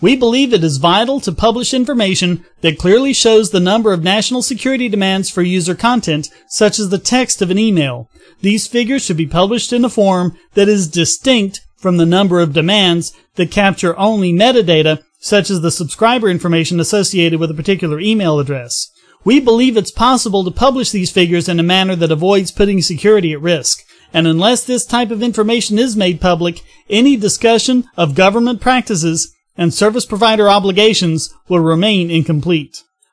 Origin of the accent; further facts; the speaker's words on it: North Carolina, United States; Well, here we have more anti-homeless actions from government, this time from my home state. A Raleigh, North Carolina police officer